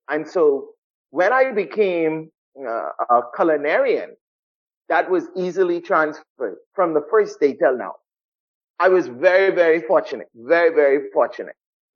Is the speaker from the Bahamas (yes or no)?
yes; Nassau, New Providence, Bahamas; I was brought up in Nassau, yeah. Mainly in South Beach. My parents are, all our life we've lived in South Beach.